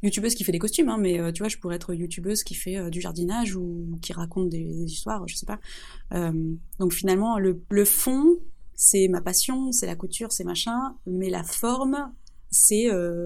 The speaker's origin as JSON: {"language": "French", "country": "France", "said": "Oui, je suis française."}